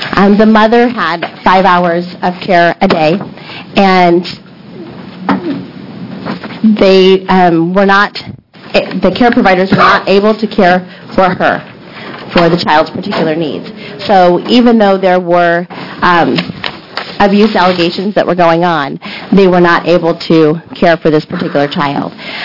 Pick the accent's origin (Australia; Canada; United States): United States; Oregon; from Umatilla County.